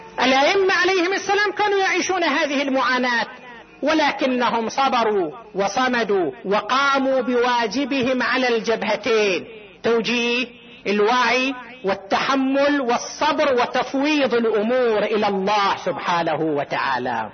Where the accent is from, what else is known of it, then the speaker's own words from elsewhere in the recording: Qatif, Eastern Province, Saudi Arabia; وينقل هنا عندنا في القطيف